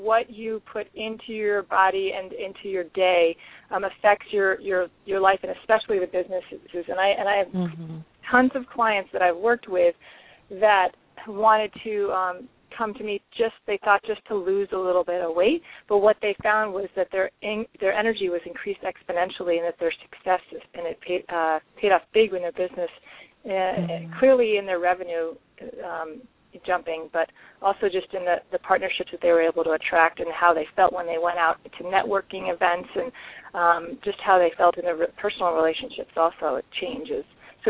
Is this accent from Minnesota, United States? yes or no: no; Connecticut, United States; I grew up in Connecticut, and I was always involved in sports